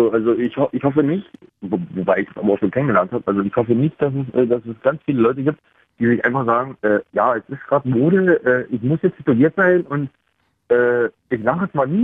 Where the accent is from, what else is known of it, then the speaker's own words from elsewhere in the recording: Senftenberg, Brandenburg, Germany; Also natürlich ist Senftenberg immer noch meine Heimatstadt